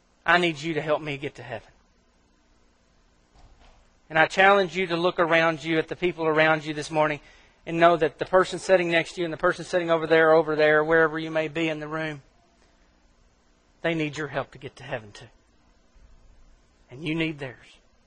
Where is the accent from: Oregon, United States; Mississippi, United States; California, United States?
Mississippi, United States; Now, I come from Mississippi. I drank gallons out of a hose.